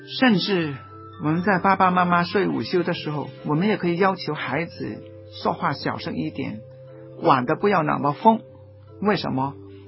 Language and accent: Chinese; Hong Kong; 什么时候我们香港人、我们中国人、我们广大的同胞都能够享有这些最起码的权利呢？